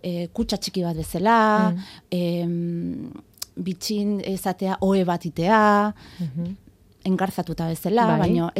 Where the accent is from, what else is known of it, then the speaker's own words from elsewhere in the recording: Tolosa, Basque Country, Spain; nire kasun karo ni Tolosakoa naiz